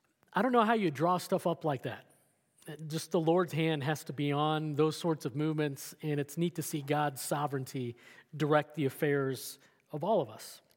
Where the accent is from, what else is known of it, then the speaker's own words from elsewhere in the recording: Denver, Colorado, United States; I grew up in Denver, Colorado.